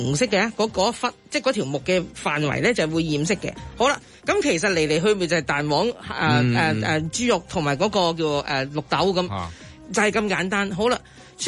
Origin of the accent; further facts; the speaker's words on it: Hong Kong; 咁我香港人去长假期就唔通留喺赤柱睇爬龙舟咩？